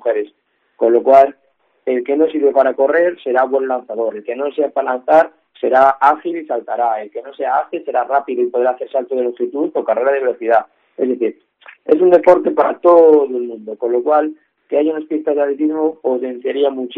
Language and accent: Spanish; Viveiro, Galicia, Spain; siempre esté hablando de Viveiro, que siempre esté haciendo las lomas o no sé, haciendo referencia a mi pueblo, pues porque a mí me gusta.